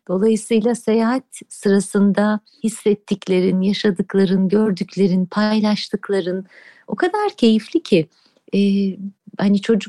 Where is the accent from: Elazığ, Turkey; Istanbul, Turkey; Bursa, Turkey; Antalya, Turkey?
Bursa, Turkey; Hani ben Bursa'da büyüdüm ve Uludağ çocuğuyum.